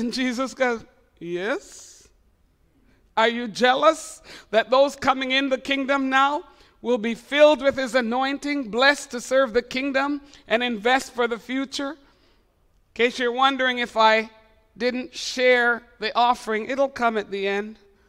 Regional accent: Montreal, Quebec, Canada; I was raised in Montreal and we have license to drive, unlike Ontario people

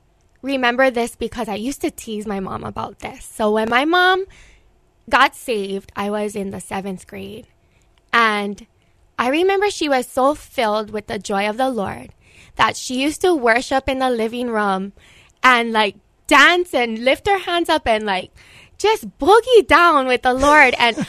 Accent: Kihei, Hawaii, United States; also born or lived in Oahu / Kapahulu; I was born here in Oahu, and I actually was raised in Maui and Kihei. And moved back when I was in elementary. We lived in Kapahulu, right down the road from Waikiki Beach.

